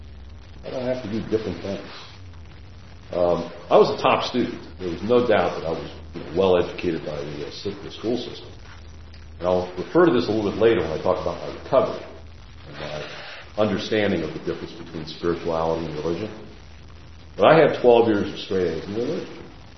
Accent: San Francisco, California, United States; So I was born in San Francisco, downtown, and I was born to a relatively poor family.

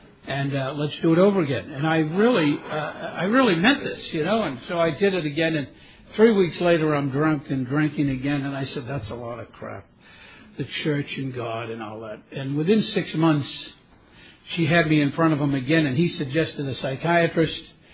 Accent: Boston, Massachusetts, United States; I was brought up in Boston, Massachusetts, with five brothers and two sisters.

